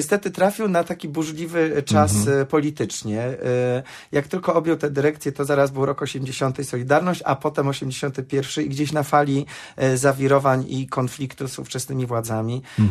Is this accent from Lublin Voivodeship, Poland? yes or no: no; Gdynia, Pomeranian Voivodeship, Poland; also born or lived in Słupsk / Koszalin / Płock; Bo rzeczywiście urodziłem się w Słupsku, w którym nigdy nie mieszkałem. Moi rodzice mieszkali wtedy w Koszalinie przez rok. Potem był Płock, a potem była Gdynia. Urodziłem się w rodzinie aktorów.